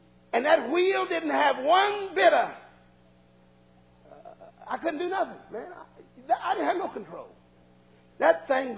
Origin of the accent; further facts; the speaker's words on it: Odessa, Texas, United States; And I'm from West Texas. Odessa, Texas, my home church. And my dad's was in the oil field.